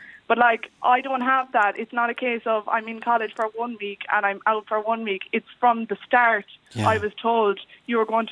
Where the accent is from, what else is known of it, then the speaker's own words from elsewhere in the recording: Limerick, Munster, Ireland; I'm from Limerick